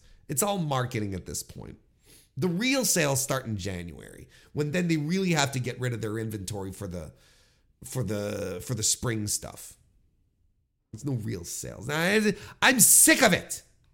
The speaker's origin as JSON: {"language": "English", "country": "Canada", "said": "I'm a Canadian."}